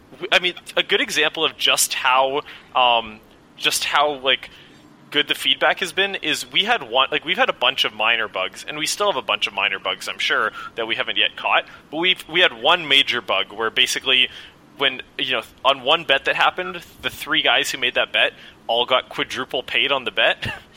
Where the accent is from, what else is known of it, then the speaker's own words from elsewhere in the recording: Canada; I'm Canadian